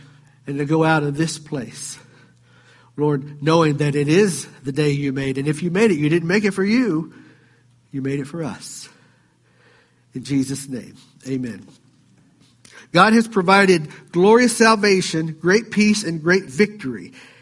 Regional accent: the South, United States; We were raised in the South.

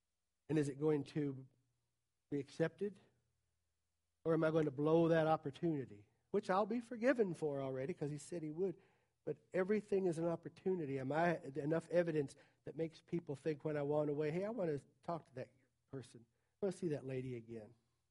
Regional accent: the South, United States; When I hear people say, and I grew up in the South, man, serving the Lord down there, it's different than a lot of other places.

